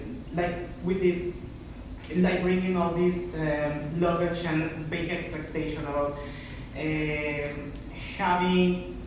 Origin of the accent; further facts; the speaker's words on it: Mexico; now in Canada; I come from Mexico, and I came in 2009.